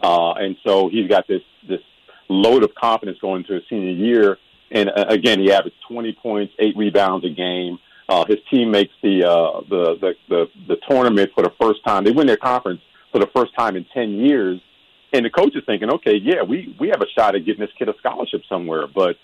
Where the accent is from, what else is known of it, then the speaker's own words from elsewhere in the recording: Brooklyn, New York, United States; I'm from Brooklyn.